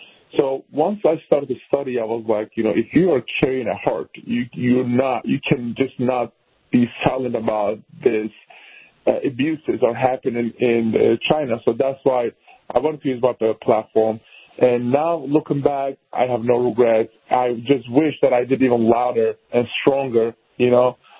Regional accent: Turkey; now in United States; that's not what I grew up in Turkey.

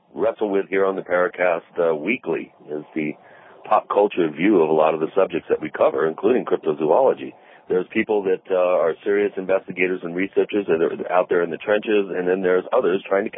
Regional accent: Washington, United States; and growing up in Washington State, I even might have had an encounter myself

